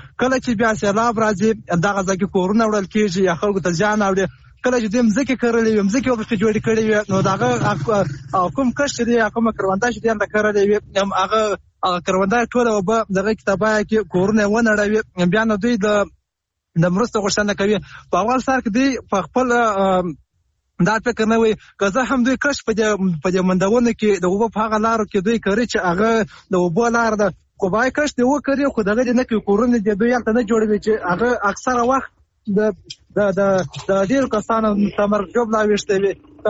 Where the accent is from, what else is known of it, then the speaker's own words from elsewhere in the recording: Helmand, Afghanistan; د هلمند اولاد